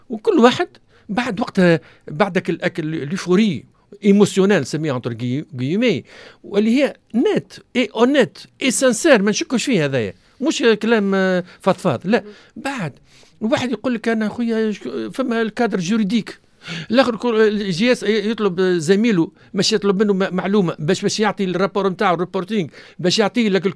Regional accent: Tunisia; احنا عندنا في بالك اللي عندنا في تونس

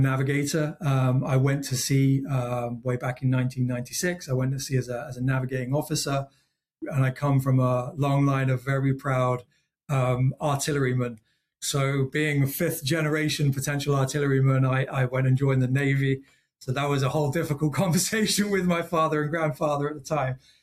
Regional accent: England, United Kingdom; also born or lived in Germany; So I had my first 3 years in the Midlands. I had my next 3 years in the south of England. I then had my next 7 years in Germany. And then I then came back to the UK.

